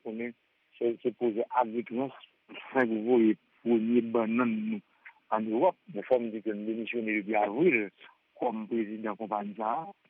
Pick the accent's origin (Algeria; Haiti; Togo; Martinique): Haiti; Nord; moi je suis autour du Nord en 1968, mais il y a 47 ans.